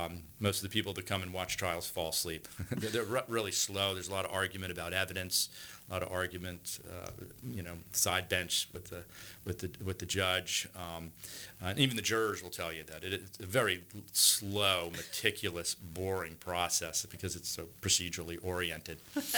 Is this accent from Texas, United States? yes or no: no; Philadelphia, Pennsylvania, United States; So I was born in Philadelphia and I went to a small Quaker school, Friends Central in Philadelphia, part of the Society of Friends or Quakers.